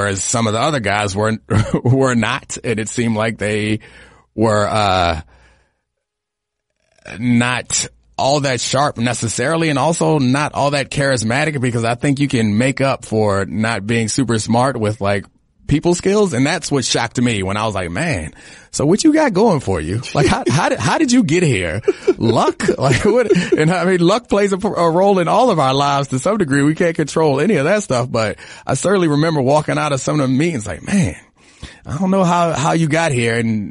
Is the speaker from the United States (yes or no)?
yes; Baltimore, Maryland, United States; I grew up in Baltimore and like played football